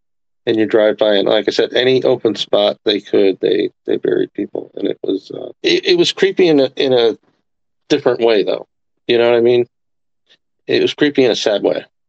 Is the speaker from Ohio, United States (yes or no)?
no; Pennsylvania, United States; I'm from Pennsylvania, but I'm from Northeast PA. Up Scranton, Wilkes-Barre area.